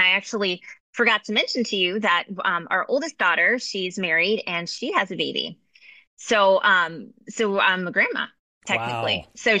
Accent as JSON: {"language": "English", "country": "Puerto Rico", "tie": "born there", "said": "My background is actually I was born in Puerto Rico"}